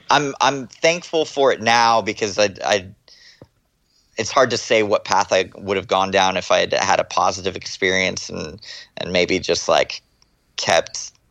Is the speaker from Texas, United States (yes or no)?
yes; Texas, United States; born there; also born or lived in Florida / California; I was born in Texas. And my family moved around a lot. We moved to Florida for a while and then moved to California.